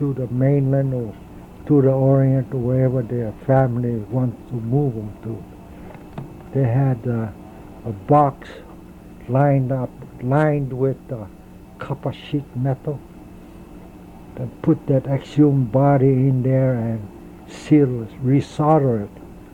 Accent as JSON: {"language": "English", "town": "Honolulu", "region": "Hawaii", "country": "United States", "tie": "born there", "said": "As I had mentioned, I was born in Jack Lane, Nuanu. Then from there, my father used to be a farmer raising flowers, and go out paddling in a neighborhood."}